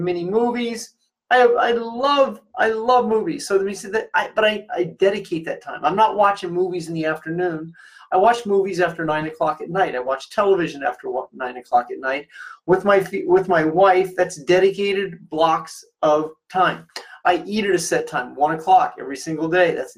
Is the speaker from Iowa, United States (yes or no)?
yes; Clarinda, Iowa, United States; also born or lived in Maryville, Missouri, United States; I'm a very simple, small-town boy. I'm from Clarinda, Iowa, and Maryville, Missouri. They're very close together.